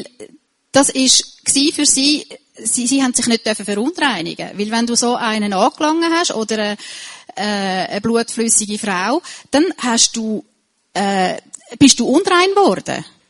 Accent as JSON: {"language": "German", "town": "Zürich", "region": "Zurich", "country": "Switzerland", "tie": "born or raised there", "said": "weil wir sind beide in Zürich aufgewachsen, in der Stadt Zürich"}